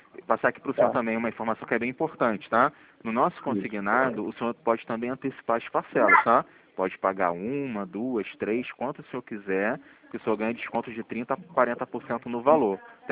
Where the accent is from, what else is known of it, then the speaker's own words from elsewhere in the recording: Rio de Janeiro, Brazil; Eu sou do centro do Rio, sou da Rua do Carmo.